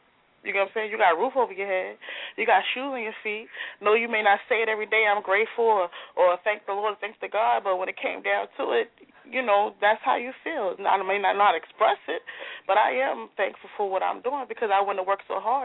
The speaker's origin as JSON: {"language": "English", "town": "Brooklyn", "region": "New York", "country": "United States", "tie": "born or raised there", "said": "You know, I grew up in Brooklyn."}